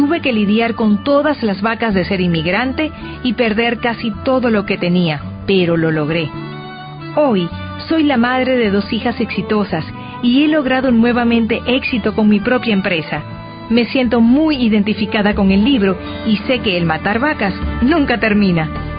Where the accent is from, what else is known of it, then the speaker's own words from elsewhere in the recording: Argentina; Soy originalmente de Argentina. Cuando llegué a la ciudad desde una provincia